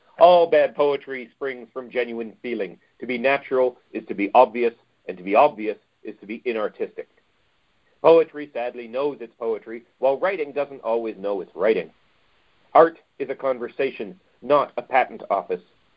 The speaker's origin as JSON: {"language": "English", "country": "Canada", "said": "I joke that it's a manifesto, but as I'm Canadian, it starts with the word \"please.\""}